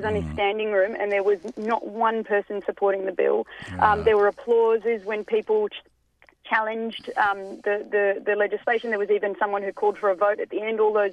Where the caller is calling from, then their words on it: Darwin, Northern Territory, Australia; I'm calling in from the Environment Centre today in Darwin